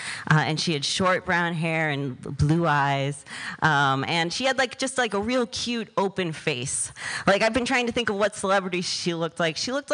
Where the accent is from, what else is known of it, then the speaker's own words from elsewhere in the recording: Cleveland, Ohio, United States; Nellie's from Chicago. I'm from Cleveland. We did the classic Midwestern tourist thing